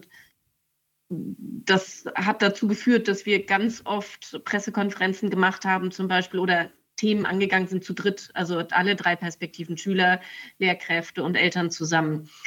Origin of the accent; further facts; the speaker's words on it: Hesse, Germany; Wir kommen aus Hessen. Ich lebe in Frankfurt